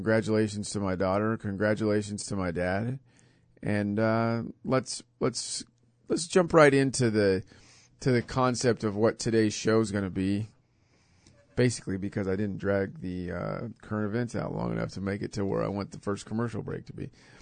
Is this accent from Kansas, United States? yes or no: yes; Hutchinson, Kansas, United States; my dad has been the chief of police in Hutchinson, Kansas, my hometown here, since 1992